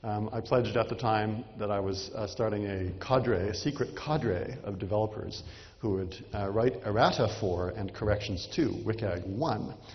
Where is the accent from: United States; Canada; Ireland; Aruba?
Canada; Toronto, Ontario; If you don't know me, I'm from Toronto.